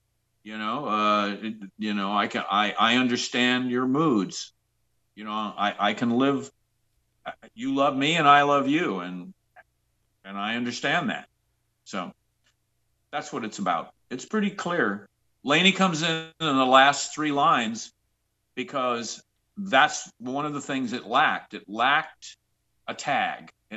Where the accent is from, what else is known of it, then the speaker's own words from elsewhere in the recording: Long Island, New York, United States; I'm from Long Island. I'm just loaded with patience.